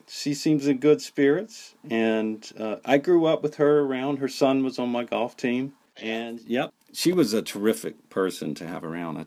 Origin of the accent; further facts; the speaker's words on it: Pinehurst, North Carolina, United States; I grew up in Pinehurst. I lived here for years, but there was so much that I didn't realize.